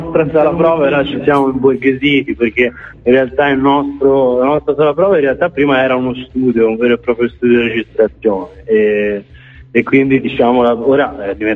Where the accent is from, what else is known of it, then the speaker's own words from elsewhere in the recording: Poggibonsi, Tuscany, Italy; siamo più o meno siamo tutti di Poggi Bonzi e limitrofi